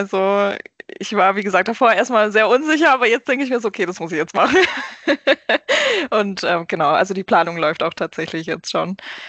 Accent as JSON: {"language": "German", "town": "Bayreuth", "region": "Bavaria", "country": "Germany", "said": "ich komme ja aus Bayreuth"}